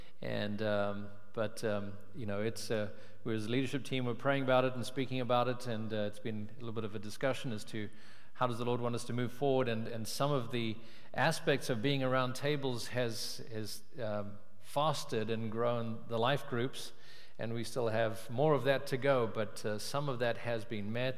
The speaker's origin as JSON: {"language": "English", "country": "South Africa", "tie": "born or raised there", "moved": "as an adult", "lives_now": "United States", "said": "It's not something we grew up celebrating in South Africa, but we had lots to be thankful for. And so 21 years ago, we had our first Thanksgiving in America"}